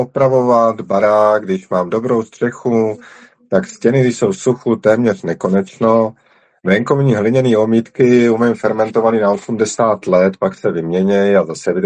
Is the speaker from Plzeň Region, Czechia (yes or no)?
no; Liberec, Liberec Region, Czechia; já jsem původně z Liberce, nebo z dědiny u Liberce.